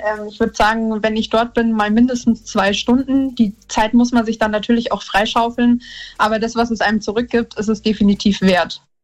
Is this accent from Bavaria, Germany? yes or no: yes; Rosenheim, Bavaria, Germany; Ich bin aus Rosenheim in Bayern und höre euch tatsächlich ganz oft.